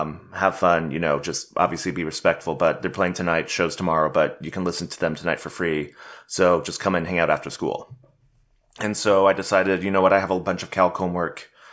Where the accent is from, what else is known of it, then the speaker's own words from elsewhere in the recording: Lincoln, Nebraska, United States; So I grew up outside of Lincoln, Nebraska